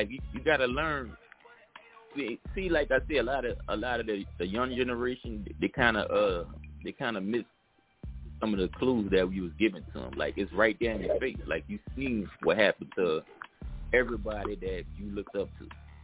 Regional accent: New Orleans, Louisiana, United States; Like, if you say, man, I'm from New Orleans, are you doing this? They automatically give you, oh, man, he got to be a killer.

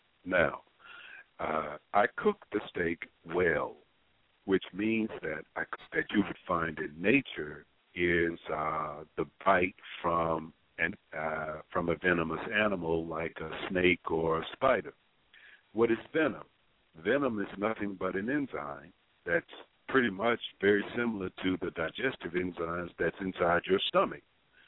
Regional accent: Mississippi, United States; And I like to blacken it, because I'm originally from the Mississippi Delta. And we eat spicy food from that area, well-seasoned food.

